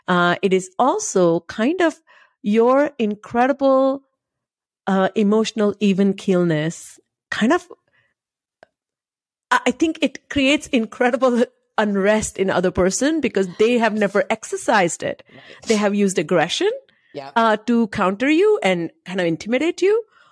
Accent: India; I grew up in India

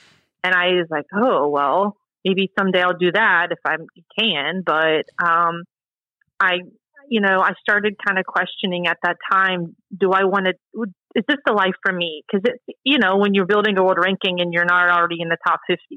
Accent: Florida, United States; I come from Florida where my identity was winning in tennis and like people knew me from tennis, and then I go to Duke and no one really cares or knows you.

